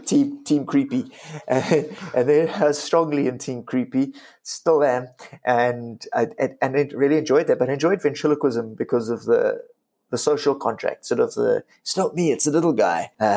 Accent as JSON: {"language": "English", "town": "Cape Town", "region": "Western Cape", "country": "South Africa", "said": "Bob, I'm from Cape Town, of course, and I went to the southern suburbs type English vibes. I went to a little school called Golden Grove. I went to a Jewish nursery school"}